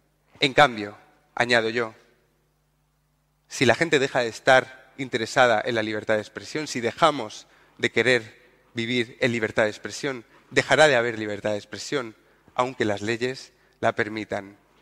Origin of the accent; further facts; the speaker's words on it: Andalusia, Spain; Yo no soporto que se metan con mi región. Yo soy andaluz.